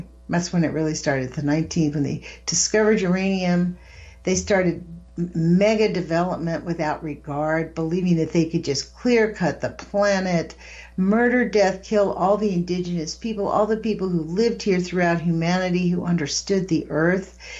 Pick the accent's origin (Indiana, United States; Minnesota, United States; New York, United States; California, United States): California, United States; Los Angeles; I'm from Los Angeles. When I first came here, I was afraid to eat a blackberry off the bush.